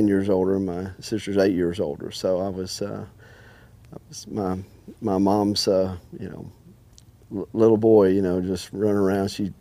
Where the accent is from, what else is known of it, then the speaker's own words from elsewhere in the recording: Dalton, Georgia, United States; I grew up in Dalton, Georgia, a couple hours down the road.